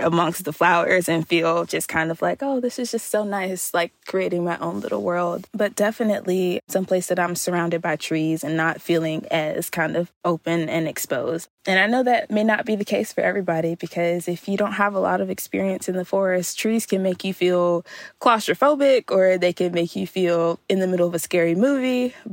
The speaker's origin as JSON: {"language": "English", "town": "Chicago", "region": "Illinois", "country": "United States", "also_born_or_lived": "Alabama / Mississippi", "lives_now": "Raleigh, United States", "said": "Like, I currently live in Raleigh, but I'm from Chicago, so I go and visit often. I have lived in Alabama. I've lived in Mississippi."}